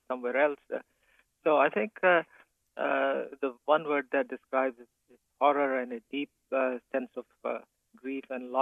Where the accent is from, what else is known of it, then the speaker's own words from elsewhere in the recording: India; born there; moved away; also born or lived in Pakistan; my family originally came from India, but so I was born in India and then migrated to Pakistan.